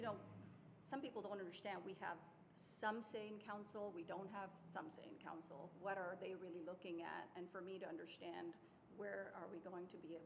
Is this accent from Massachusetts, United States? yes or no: no; Woodburn, Oregon, United States; also born or lived in India; I grew up in Woodburn, but I was born in India, so I'm adopted